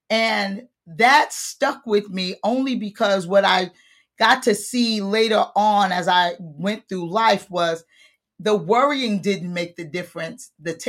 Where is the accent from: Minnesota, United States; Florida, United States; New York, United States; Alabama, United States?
New York, United States; I am a native New Yorker. I really do consider myself that. So raised in the Bronx, but now I live in Brooklyn for the last 22 years.